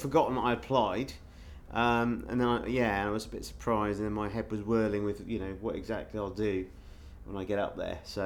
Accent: Southampton, South East England, United Kingdom; I am 31 and I'm from Southampton originally.

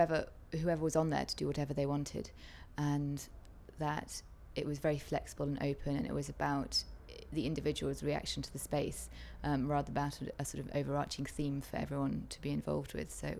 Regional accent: London, United Kingdom; I'm 25 and I'm from London.

